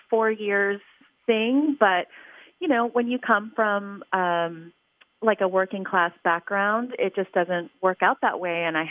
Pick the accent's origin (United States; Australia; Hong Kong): United States; Houston, Texas; also born or lived in McAllen, United States; So I was born in McAllen, Texas. And McAllen, Texas is about 3 to 5 miles from the U.S.-Mexico border.